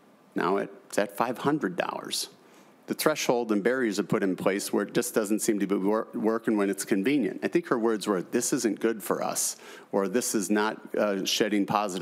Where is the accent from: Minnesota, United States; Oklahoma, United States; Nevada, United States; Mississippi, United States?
Minnesota, United States; St. Paul; which I love them as well because I'm from St. Paul, where there were no restrictions before, there are now.